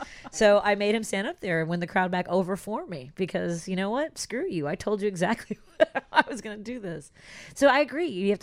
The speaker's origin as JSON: {"language": "English", "town": "Chicago", "region": "Illinois", "country": "United States", "said": "just please do me a favor and don't say I'm from Chicago."}